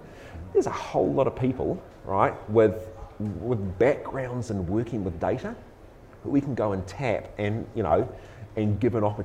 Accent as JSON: {"language": "English", "town": "Rotorua", "region": "Bay of Plenty", "country": "New Zealand", "tie": "born or raised there", "said": "I'll obviously give you one from my hometown of Rotorua."}